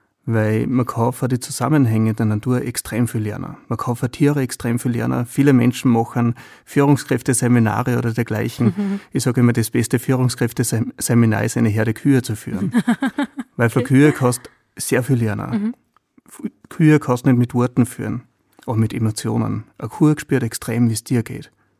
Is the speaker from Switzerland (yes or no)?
no; Upper Austria, Austria; wie bei uns im Mühlviertel, man wächst auf einem Hof auf und man ist immer dabei.